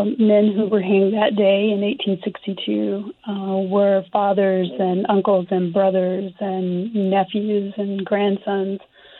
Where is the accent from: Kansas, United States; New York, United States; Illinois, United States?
Kansas, United States; Wichita; I grew up in Wichita, Kansas.